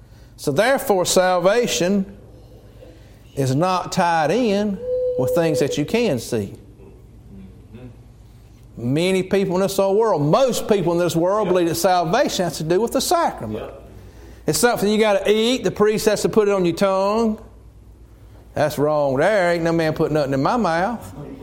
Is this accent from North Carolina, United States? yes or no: yes; Liesville, North Carolina, United States; I remember when I was a little boy, and I was raised up on Main Street, Liesville, North Carolina.